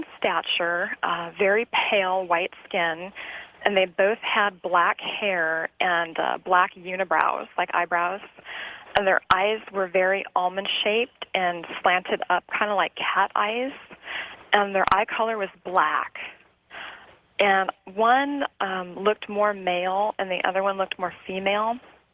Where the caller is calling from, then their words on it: Omaha, Nebraska, United States; I am calling from Omaha, Nebraska.